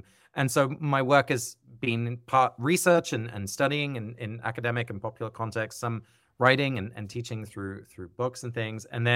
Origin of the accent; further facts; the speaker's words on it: England, United Kingdom; I grew up in England in a, secular household. I didn't go to church. Religion wasn't part of my parents or grandparents or friends' lives.